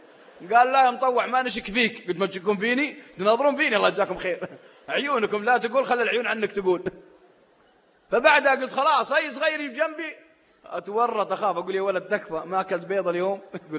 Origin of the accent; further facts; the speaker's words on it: Saudi Arabia; صليت بمسجد في منطقة عندنا في السعودية منطقة الحوية تعرفونها منطقة باردة أيام الشتاء درجة حرارة فيها يمكن 3-4